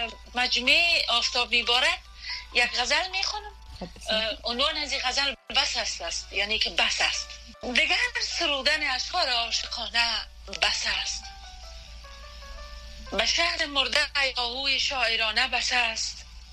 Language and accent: Persian; Kabul, Afghanistan; moved away as an adult; در شهر کابل به دنیا آمدیم و دوره مکتب در افغانستان خواند